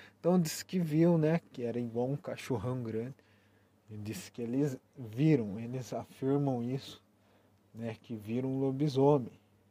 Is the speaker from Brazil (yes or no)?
yes; Sorocaba, São Paulo, Brazil; born there; Eu nunca morei no sítio. Eu nasci em Sorocaba, na cidade